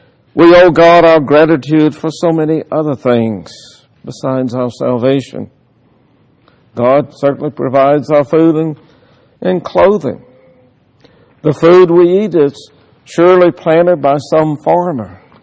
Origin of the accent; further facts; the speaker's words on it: South Carolina, United States; she's from Missouri and I'm from South Carolina. How did we get together? How in the world did Barbara get hooked up with a gamecock from South Carolina?